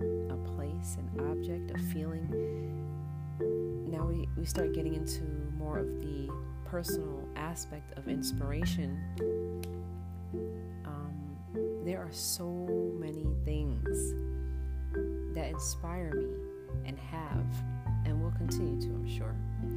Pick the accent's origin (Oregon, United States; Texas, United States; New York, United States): New York, United States; Brooklyn; those kind of things were really what stimulated me growing up in Brooklyn.